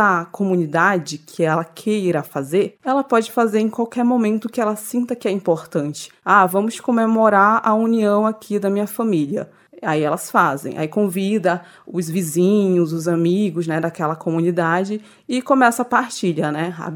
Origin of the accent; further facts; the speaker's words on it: Amazonas, Brazil; E lá na minha região, que é Alto Rio Negro, é muito usado